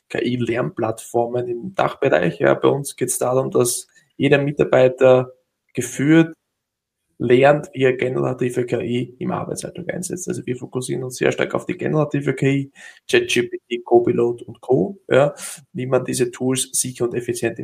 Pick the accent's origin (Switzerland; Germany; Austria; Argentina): Austria; accent: Austrian; ich komme nicht aus Deutschland, sondern aus Österreich. Ja, also bitte verzeiht mir den österreichischen Dialekt.